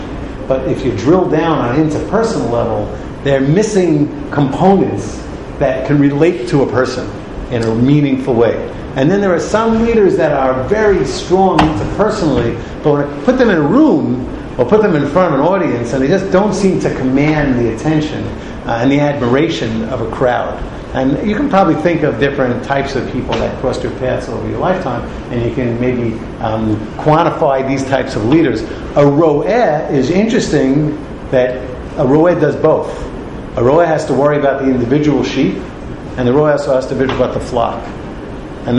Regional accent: Bronx, New York, United States; I'm originally from the Bronx, and there weren't that many sheep around in the Parkway when I grew up.

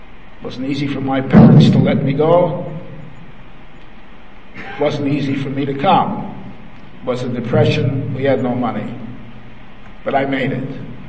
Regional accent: Toronto, Ontario, Canada; I was born and I grew up in Toronto. As a boy, I went to a yeshiva.

